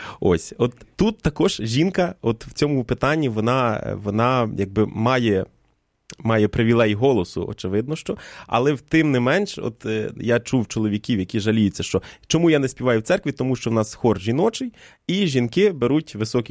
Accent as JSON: {"language": "Ukrainian", "region": "Vinnytsia Oblast", "country": "Ukraine", "said": "я з Вінниччини походжу, і в нас ще в нашій римо-католицькій парафії"}